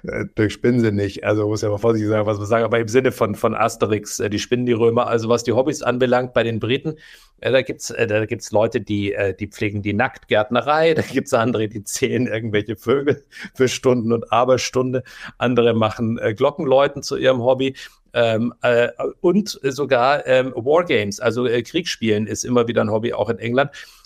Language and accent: German; Guttenberg, Bavaria, Germany; also mein Heimatort heißt Guttenberg